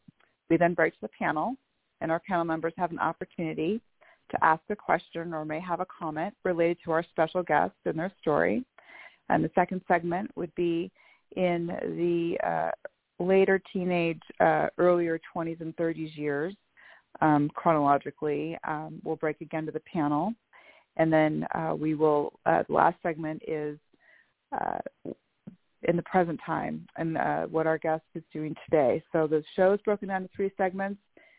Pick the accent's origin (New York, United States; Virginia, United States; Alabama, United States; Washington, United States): Washington, United States; Bellevue; I am from Bellevue, Washington.